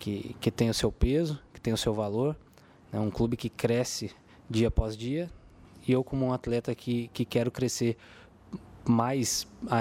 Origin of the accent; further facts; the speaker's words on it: São Paulo, Brazil; tenho 28 anos, sou natural de São Paulo.